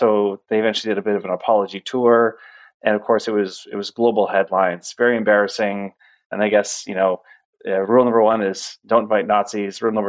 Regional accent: Canada; there was an international embarrassment as a Canadian and massive controversy

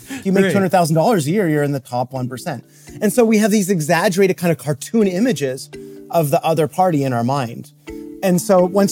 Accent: Canada; Whereas let's say like I'm actually from Canada.

